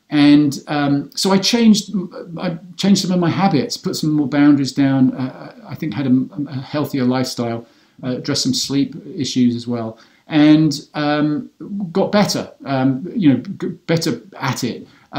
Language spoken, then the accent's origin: English; England, United Kingdom; now in United States; I grew up in England, I really struggle with this.